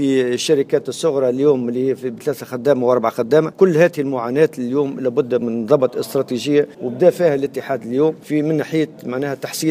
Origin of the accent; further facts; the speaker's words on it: Tunisia; لميزات اللي عندنا في تونس عندنا المساواة في الأجر